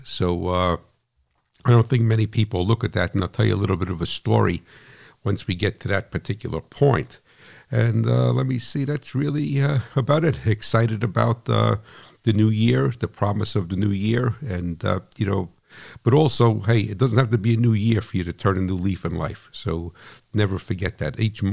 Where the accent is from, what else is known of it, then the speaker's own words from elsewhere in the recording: New Jersey, United States; And that's rough for me because I'm from New Jersey, right? So I got to talk with my hands.